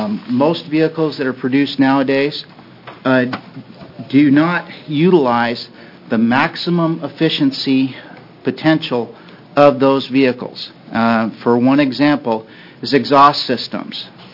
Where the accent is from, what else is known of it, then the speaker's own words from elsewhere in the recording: Corvallis, Oregon, United States; I'm from Corvallis, Oregon, and I'm a mechanical engineer.